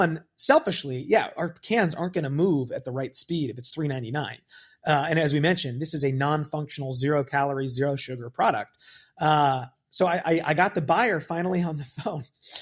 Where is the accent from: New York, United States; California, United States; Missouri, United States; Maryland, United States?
New York, United States; I grew up in New York, so maybe I speak my mind more often than I should.